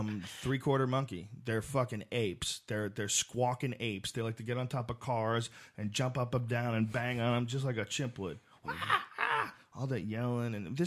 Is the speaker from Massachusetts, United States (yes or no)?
yes; Boston, Massachusetts, United States; also born or lived in Newark, United States; I never lived in Jersey Shore, but I was born in Newark, and I lived in New Jersey, and I have relatives from New Jersey, and I grew up in Boston